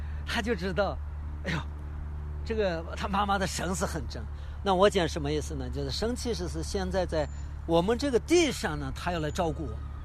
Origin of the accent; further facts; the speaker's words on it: Canada; 我说我是牧师，反正我是加拿大人。